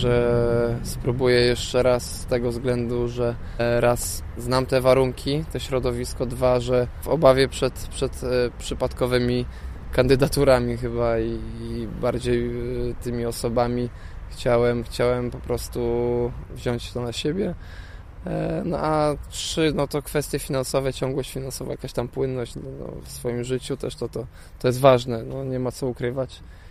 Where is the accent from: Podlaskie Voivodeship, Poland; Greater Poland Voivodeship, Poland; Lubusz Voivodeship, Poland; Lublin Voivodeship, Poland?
Lubusz Voivodeship, Poland; Zielona Góra; Może atutem jest albo i nie jest to, że jestem z Zielonej Góry